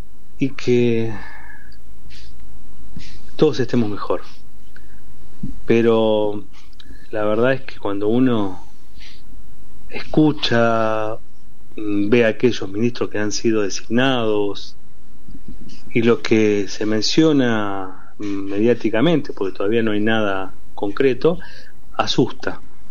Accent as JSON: {"language": "Spanish", "country": "Argentina", "said": "Y yo no puedo permitir, como argentino, no tener un proyecto colectivo donde todos estemos incluidos."}